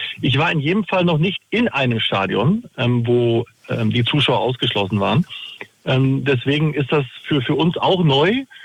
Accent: Bielefeld, North Rhine-Westphalia, Germany; Ich bin in Bielefeld und das ist meine Heimatstadt.

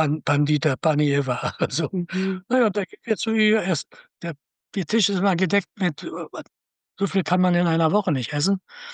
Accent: Wrocław, Lower Silesian Voivodeship, Poland; born there; fahre auch in jedem Jahr nach Breslau. Also in meine Geburtsstadt.

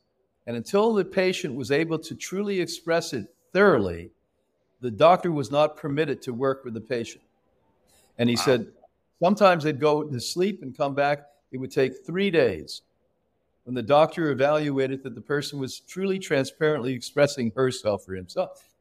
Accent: New York, United States; when I was growing up in New York, men just had to be able to be good cursers, good spitters, and nasty.

